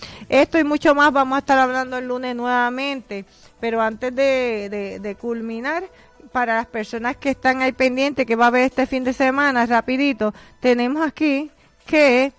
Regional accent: Puerto Rico; Primero menciono porque Atillo es mi pueblo.

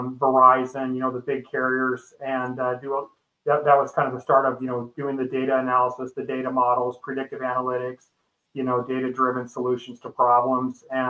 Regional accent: Spokane, Washington, United States; I was born and raised in the Spokane area. Graduated from Riverside High School in 1984.

